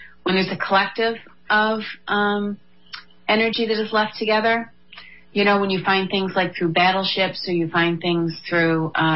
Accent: United States; the second one is you have to take your kids to Washington, D.C., as being an American, right?

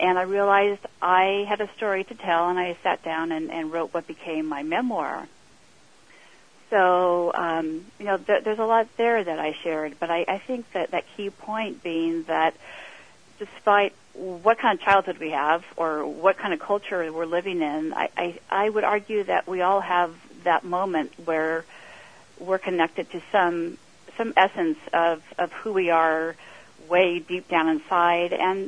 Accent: Los Angeles, California, United States; I grew up in Los Angeles, the suburbs of Los Angeles, and was a very quiet and shy girl.

